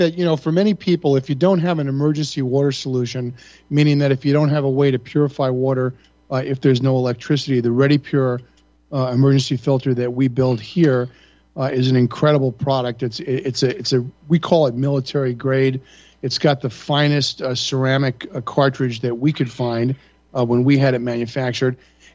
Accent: Long Island, New York, United States; I grew up in Long Island, and I went to what they call, you know, Regents Diploma High School, which was prep for college.

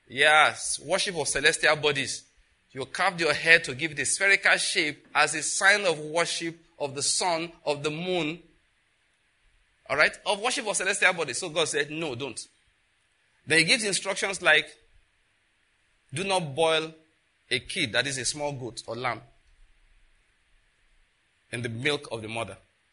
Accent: Western Nigeria, Nigeria; I grew up in Western Nigeria, like I told you.

